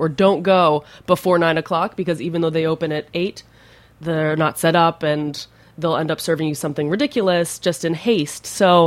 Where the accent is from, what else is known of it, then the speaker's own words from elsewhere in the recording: New Jersey, United States; I'm from New Jersey, so the Garden State